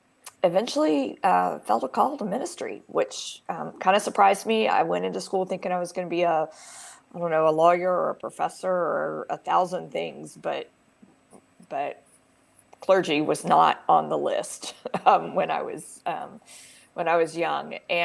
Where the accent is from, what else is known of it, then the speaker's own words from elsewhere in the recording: Nigeria; now in United States; I was born and raised in Nigeria and moved to the US about 16 years ago.